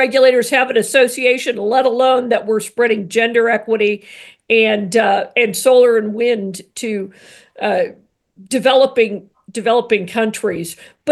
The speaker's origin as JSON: {"language": "English", "region": "Missouri", "country": "United States", "tie": "born or raised there", "said": "I grew up in Missouri. Trust me, I was always looking west."}